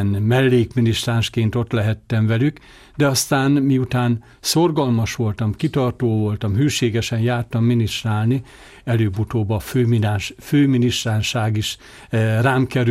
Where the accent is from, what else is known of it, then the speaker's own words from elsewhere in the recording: Pócspetri, Szabolcs-Szatmár-Bereg, Hungary; Mint említettem, faluhelyen, Pózspetriben nőttem föl.